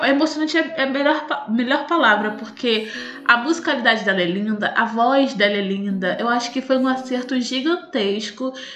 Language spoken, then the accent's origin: Portuguese; Brazil; Eu sou brasileira